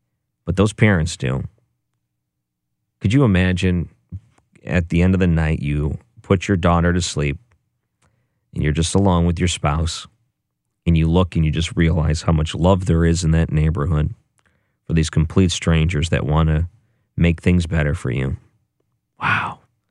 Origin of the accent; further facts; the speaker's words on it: Detroit, Michigan, United States; born there; I was born in Detroit, Michigan.